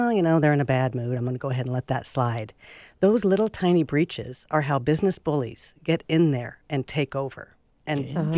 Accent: Seattle, Washington, United States; born there; I'm Irish. I'm 5'2". I'm born in Seattle.

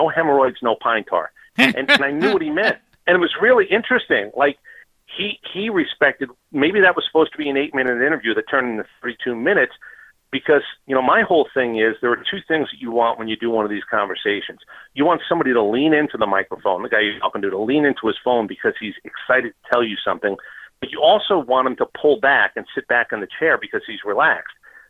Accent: New York, United States; also born or lived in New Jersey; now in Atlanta, United States; I don't root for the teams that I rooted for growing up in New York and New Jersey anymore.

